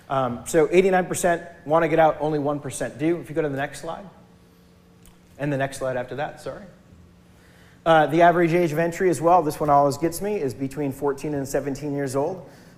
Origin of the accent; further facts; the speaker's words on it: Massachusetts, United States; Recently, I grew up in the North Shore. We do a lot of our services up on the North Shore.